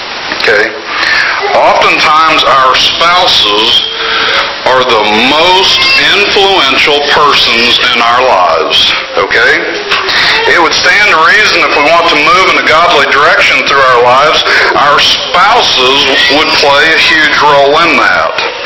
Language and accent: English; Inola, Oklahoma, United States; When I was young, I grew up in the Inola Church of Christ in Oklahoma, and we had about 60 members.